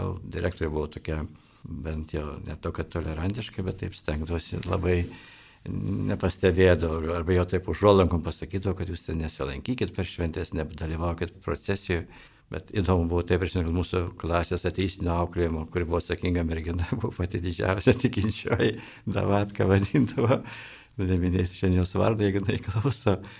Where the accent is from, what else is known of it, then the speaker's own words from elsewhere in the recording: Akmenė, Šiauliai County, Lithuania; now in Vilnius, Lithuania; kadangi esu iš Žemaitijos, iš Akmenės kilęs, ir kad užėjau studijuoti į Vilnių, į universitetą norėjau stoti iš karto